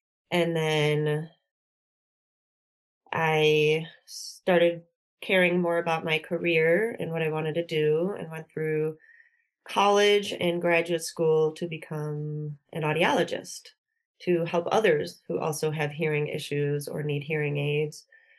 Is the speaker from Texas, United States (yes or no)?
no; Illinois, United States; Growing up in Illinois, I know it's very different than the culture in California